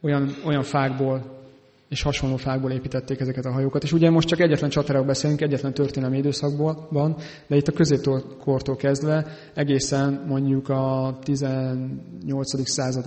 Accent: Esztergom, Komárom-Esztergom, Hungary; én esztergomi vagyok

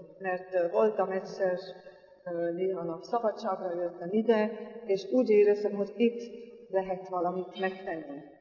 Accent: Switzerland; Hungarian is a second language; moved away as an adult; now in Hungary; Svájcban nőttem fel, egy elég nagy családban, 5 gyerek voltunk, és ott Basel mellett a német, svájci német részen laktunk.

